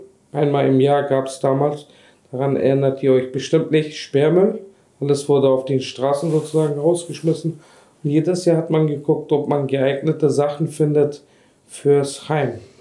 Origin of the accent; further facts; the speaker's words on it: Wilhelmsburg, Hamburg, Germany; Wilhelmsburg ist mein Dorf, wo ich meine Freunde, meinen Umkreis habe und das macht es aus. Das ist dann für mich auch Heimat am Ende.